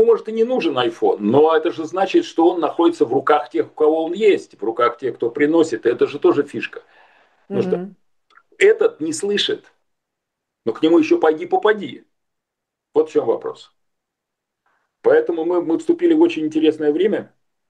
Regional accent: Saint Petersburg, Russia; Вы не забывайте, что я из Питера родом.

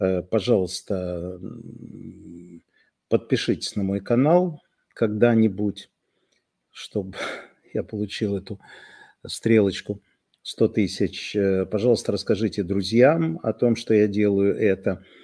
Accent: Russia; moved away; Я же уехал из России

